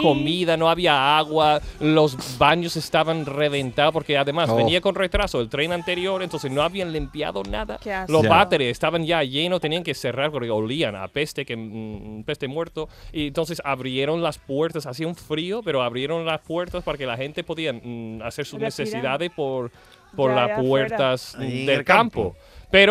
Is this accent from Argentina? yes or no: no; Spain; Demasiado buenos somos los españoles.